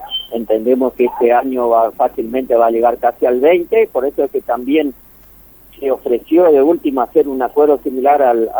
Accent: Alvear, Corrientes, Argentina; yo soy de Alvear

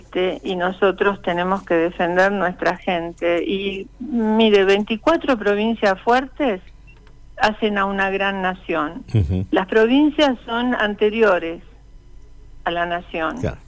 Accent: Neuquén, Argentina

